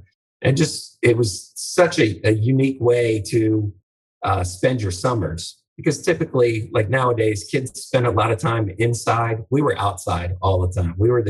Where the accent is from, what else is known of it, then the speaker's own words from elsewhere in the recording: Frederick, Maryland, United States; we had a great, great childhood growing up in Amber Meadows. It was a growing community. Frederick was growing. The population was mostly rural farmland, really, even in the city of Frederick.